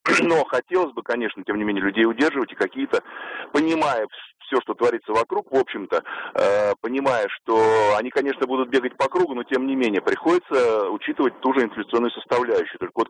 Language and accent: Russian; Moscow, Russia; я из Москвы.